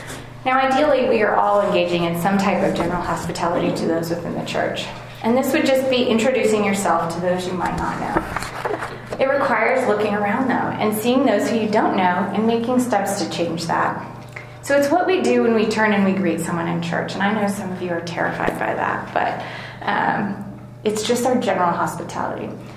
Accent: California, United States; now in Durango, United States; Now, I grew up in California where people really aren't that friendly. You just kind of keep to yourself, and maybe if you're from California, you relate. But you find your friends and you kind of just stick with them. And so coming here to Durango

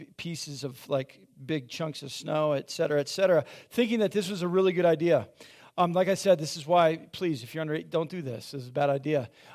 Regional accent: South Dakota, United States; one of the best parts about growing up in South Dakota in the wintertime is there's lots of snow.

